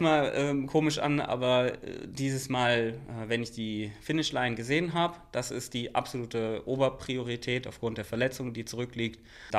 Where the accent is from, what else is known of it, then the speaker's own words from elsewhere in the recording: Hesse, Germany; ich bin ja auch Hesse